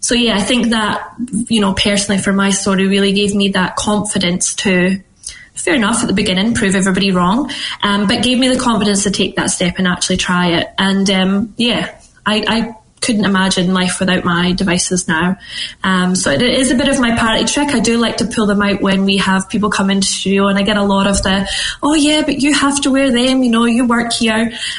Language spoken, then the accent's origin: English; Scotland, United Kingdom; So I'm originally from Scotland, as you can probably maybe guess